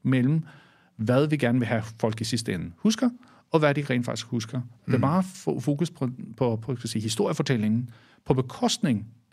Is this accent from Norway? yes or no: yes; Norway; now in Denmark; internationalt eller her i Danmark, eller også i Norge, hvor jeg kommer fra